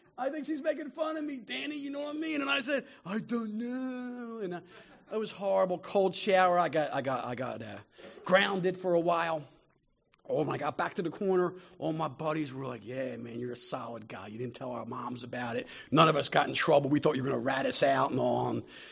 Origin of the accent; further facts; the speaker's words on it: Philadelphia, Pennsylvania, United States; I'm growing up in Philadelphia and I'm drinking. I hung out with the guys in the playgrounds and the parks. I come from Tacony Park in Northeast Philadelphia